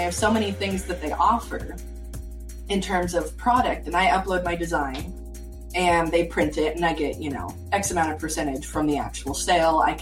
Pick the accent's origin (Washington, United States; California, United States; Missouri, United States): Washington, United States; It reminded me a lot of my home state, Washington, because all the trees are all mature, and so they canopy over.